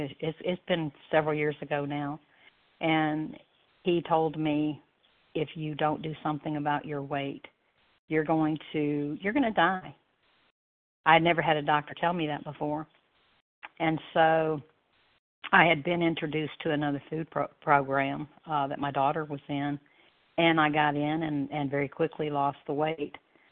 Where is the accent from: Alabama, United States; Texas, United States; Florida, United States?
Alabama, United States; I am from Alabama.